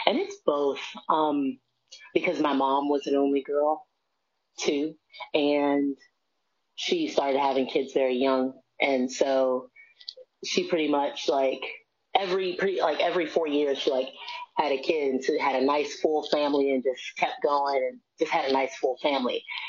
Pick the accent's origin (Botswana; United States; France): United States; Washington, District of Columbia; I'm from Washington, D.C. And a lot of times, like in these urban areas, there's this pressure that's placed on a lot of the women in the family